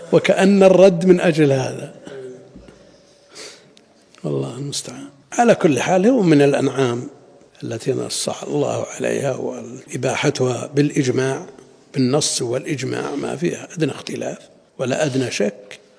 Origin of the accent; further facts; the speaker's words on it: Najd, Saudi Arabia; عندنا في نجد ما يؤكل لحم البقر،